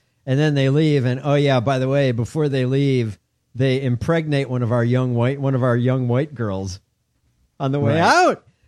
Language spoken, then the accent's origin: English; Detroit, Michigan, United States; Born and raised in Detroit, I've seen the progress.